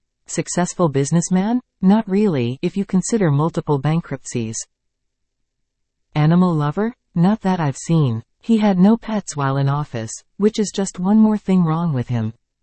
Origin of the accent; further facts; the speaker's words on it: Canada; Obviously, being Canadian, I am neither Republican nor Democrat